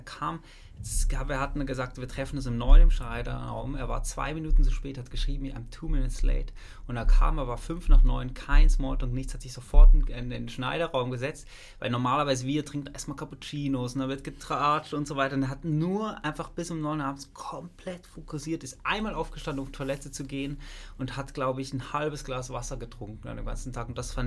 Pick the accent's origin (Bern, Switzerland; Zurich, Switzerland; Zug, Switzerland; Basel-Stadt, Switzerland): Basel-Stadt, Switzerland; Basel; Ich bin Basler